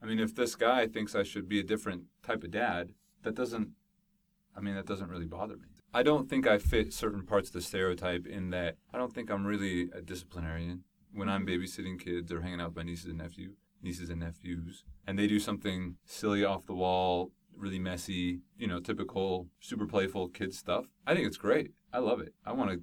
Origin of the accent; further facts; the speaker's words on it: California, United States; I grew up in Southern California, and I am LDS